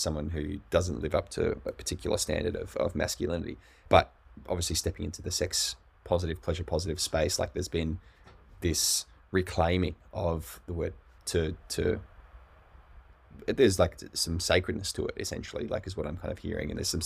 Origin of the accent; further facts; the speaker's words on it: Australia; also born or lived in United States; obviously being Australian, I've liberally used the word cunt before in my life.